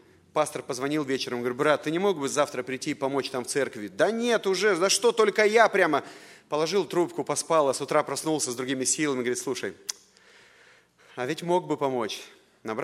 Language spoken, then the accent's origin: Russian; Moldova; Чувствуете, я приехал из Молдовы, да?